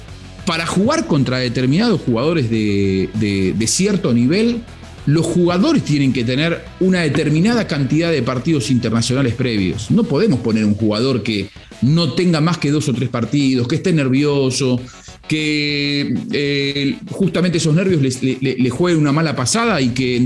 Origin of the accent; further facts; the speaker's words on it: Argentina; Y no lo digo yo como argentino